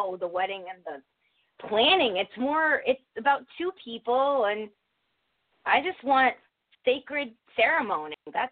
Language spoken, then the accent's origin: English; United States; I was born and raised in America.